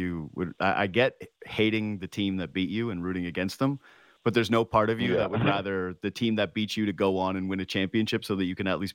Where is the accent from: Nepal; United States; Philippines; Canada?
Canada; I'm a Canadian, a proud Canadian.